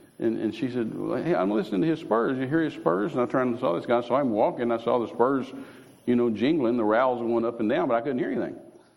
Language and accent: English; Texas, United States; being a Texan, I always like pistols and guns.